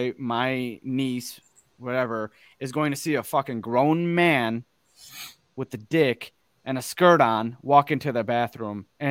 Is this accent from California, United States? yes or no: no; Michigan, United States; Let's talk about Michigan, right? We're two dudes from Michigan.